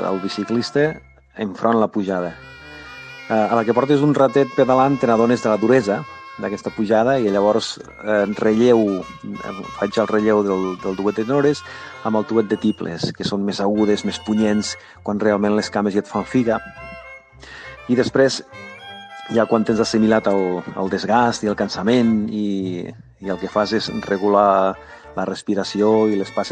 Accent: Golmés, Catalonia, Spain; ho feia des del meu poble natal, Golmés, i anava en bicicleta

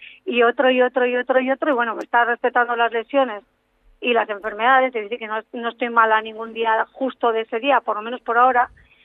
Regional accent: Andoain, Basque Country, Spain; now in Berriozar, Spain; Yo soy de Andoain, pero ahora vivo de Andoain, en Gipuzkoa, muy cerca de San Sebastián.

